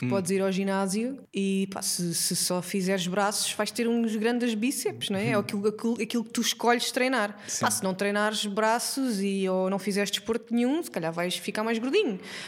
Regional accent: São Paio, Guarda, Portugal; moved away as an adult; now in Lisbon, Portugal; Eu sou de uma aldeia ali perto de Gouveia, que é na Serra da Estrela.

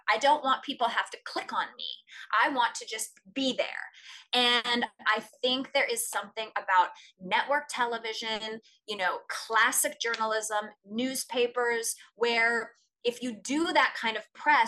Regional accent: Canada; I grew up on … I'm from the middle of nowhere, Canada. … is our queen.

